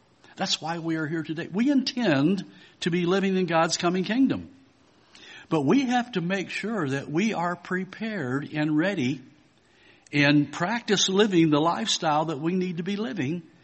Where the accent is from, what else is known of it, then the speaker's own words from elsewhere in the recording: Cincinnati, Ohio, United States; I grew up in the Cincinnati area here. And over on the western side on a farm is where I was born and grew up.